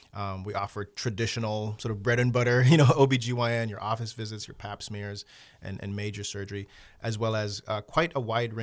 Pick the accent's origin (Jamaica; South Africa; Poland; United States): Jamaica; Growing up in Jamaica, my uncle was quite an influence on us.